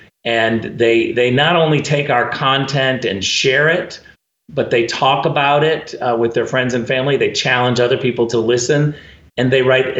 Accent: California, United States; Look, I come from California, and we had an amazing governor, Ronald Reagan, who became president of the United States.

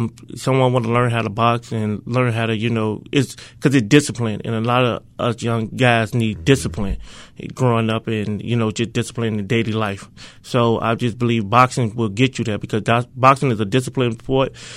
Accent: Chicago, Illinois, United States; now in Rock Hill, United States; I'm originally from Chicago, so I got into boxing out there from going to a local gym, and I was adopted by Rock Hill, South Carolina.

